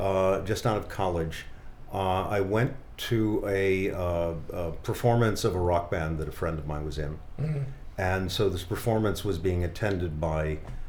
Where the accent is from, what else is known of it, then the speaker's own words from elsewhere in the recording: Massachusetts, United States; also born or lived in Ithaca, New York; I grew up in the Boston area.